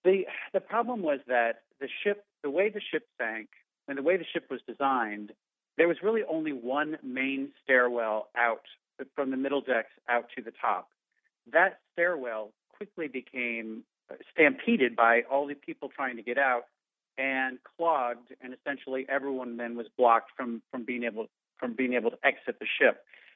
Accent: St. Louis, Missouri, United States; born or raised there; also born or lived in Chicago

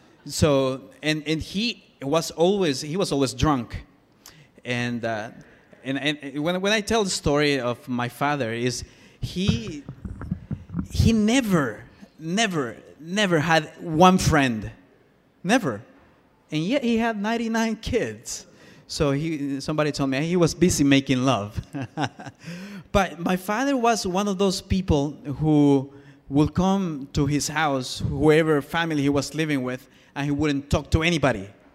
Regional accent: El Salvador; now in United States; And I am from El Salvador originally

